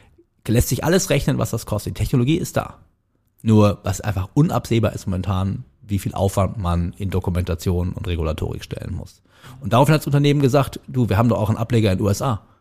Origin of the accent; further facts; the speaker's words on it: Cologne, North Rhine-Westphalia, Germany; Ich bin ja gebürtiger Kölner, insofern habe ich durchaus ein Faible zum Biertrinken quasi qua Historie.